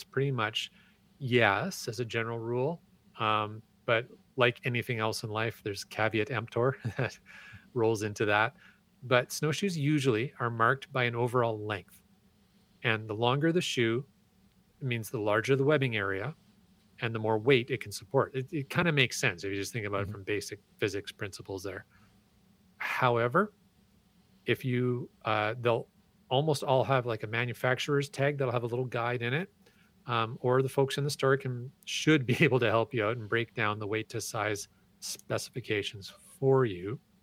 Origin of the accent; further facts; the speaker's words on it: Canada; Well, I'm Canadian.